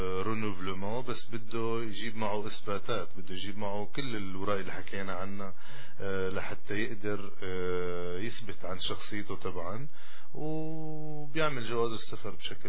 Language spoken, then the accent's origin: Arabic; Syria; now in Canada; انا كندي مو مثلك تخيلي انه يعني قديش مهم الباسبور، انه وقت كنت معي باسبور سوري ما انقبلت